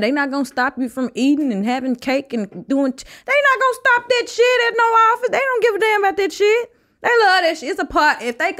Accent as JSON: {"language": "English", "town": "Forrest City", "region": "Arkansas", "country": "United States", "also_born_or_lived": "South Central Los Angeles", "said": "I'm from Forest City, Arkansas. Forest City with two R's. Forest City, Arkansas."}